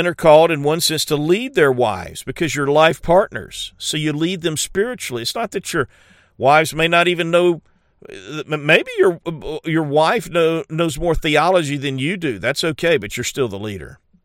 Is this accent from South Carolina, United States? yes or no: yes; South Carolina, United States; also born or lived in New Orleans